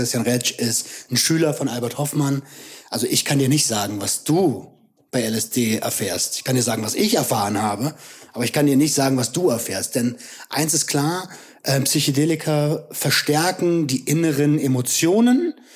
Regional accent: Berlin, Germany; am Brandenburger Tor eine Rede zu halten in der eigenen Stadt als Berliner.

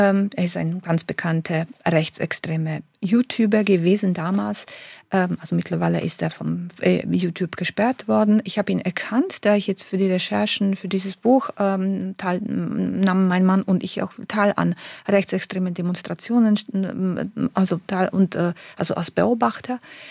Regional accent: Slovakia; darunter auch meine Heimat, die Slowakei

